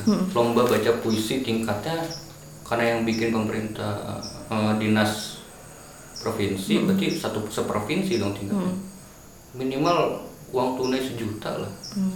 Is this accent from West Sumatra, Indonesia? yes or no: no; Banten, Indonesia; now in Malang, Indonesia; Asalnya Banten tuh.